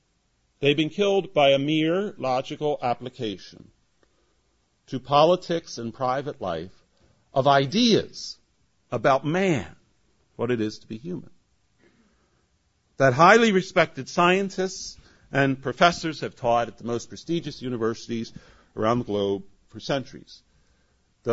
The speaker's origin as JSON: {"language": "English", "country": "Ireland", "said": "I'm Irish, so I think of that several times."}